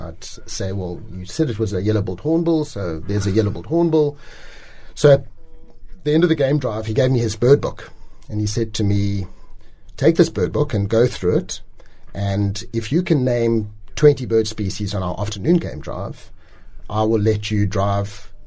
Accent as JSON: {"language": "English", "town": "Johannesburg", "region": "Gauteng", "country": "South Africa", "tie": "born or raised there", "said": "My parents, we grew up in Joburg. Well, I grew up in Joburg, and my parents were true city slickers, no sense of the bush."}